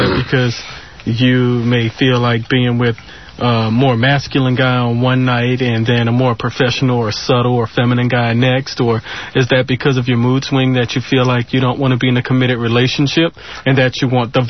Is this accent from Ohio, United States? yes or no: no; New Orleans, Louisiana, United States; But one thing I'll say is we're originally from New Orleans, and due to Hurricane Katrina and things like that, it has made us so unbelievably stronger.